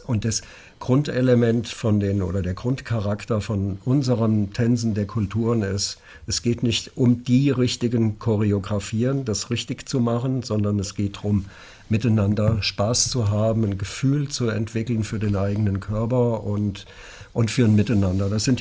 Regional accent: Fulda, Hesse, Germany; ich bin hier Ureinwohner.

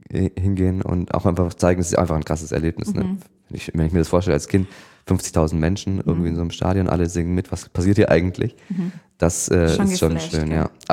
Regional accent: Böblingen, Baden-Württemberg, Germany; Ich komme ja hier aus Böblingen, also auch nicht weit weg.

